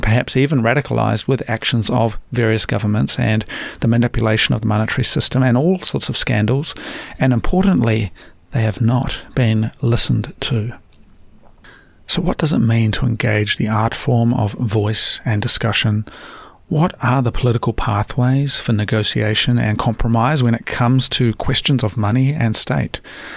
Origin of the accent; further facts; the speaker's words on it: New Zealand; the brain drain from my home country of New Zealand, where talented people are leaving